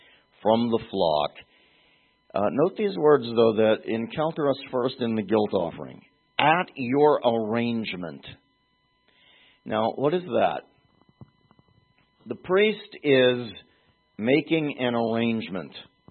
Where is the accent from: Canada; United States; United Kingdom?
United States; Pittsburgh, Pennsylvania; But when I was growing up in Pittsburgh, you had the Port Authority Transit, and something you could buy.